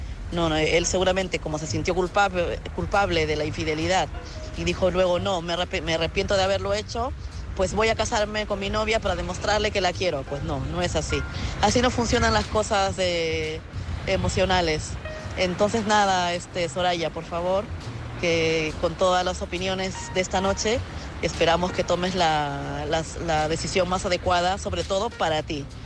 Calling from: Madrid, Community of Madrid, Spain; de Madrid.

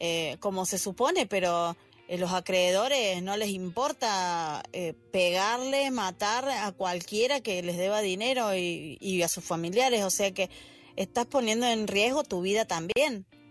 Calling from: Argentina; desde Argentina

